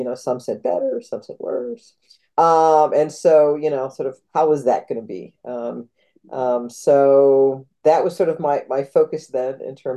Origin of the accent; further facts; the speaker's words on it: Altoona, Pennsylvania, United States; also born or lived in Philadelphia; now in Minnesota, United States; Was born and raised in Altoona, Pennsylvania, which is a nice place to be from, and lived for a very long time in Philadelphia until folks here sort of lured me to Minnesota.